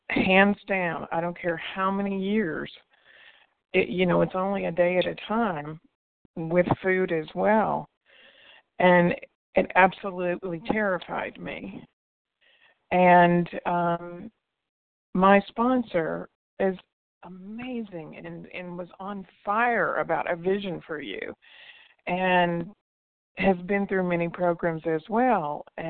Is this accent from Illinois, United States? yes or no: no; Lexington, Kentucky, United States; I'm from Lexington, Kentucky. I live part-time in the East Bay in California, but part-time here as well, so I'm in Kentucky.